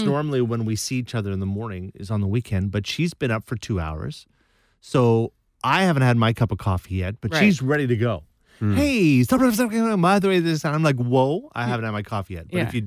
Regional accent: Saskatchewan, Canada; I was like, I grew up in Saskatchewan.

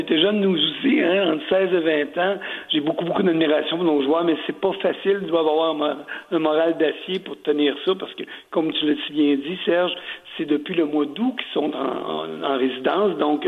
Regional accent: Quebec, Canada; ça peut peut-être amener la télé américaine chez nous, en Mauricie.

